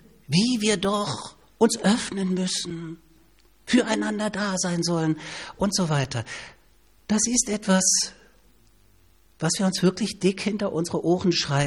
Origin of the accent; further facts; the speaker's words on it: East Germany, Germany; born there; erlebe ich es nach wie vor als geborener Ossi, dass ich, wenn es rauskommt, immer ein bisschen weniger wert bin als jemand, der im Westen geboren wurde.